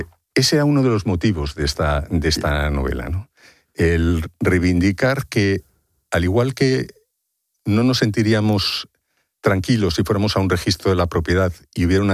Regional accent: Spain; Y a mí, como español

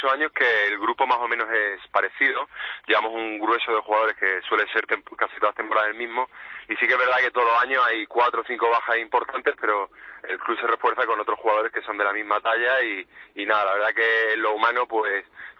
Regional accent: Marbella, Andalusia, Spain; moved away as an adult; fui el primero que me vine de Marbella, estuve un año jugando en Inglaterra al acabar mis estudios

